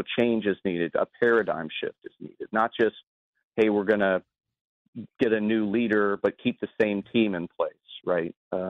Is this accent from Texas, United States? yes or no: yes; Houston, Texas, United States; also born or lived in Minnesota; Yeah, so I was actually born in Minnesota, but I got to Texas when I was 5 years old.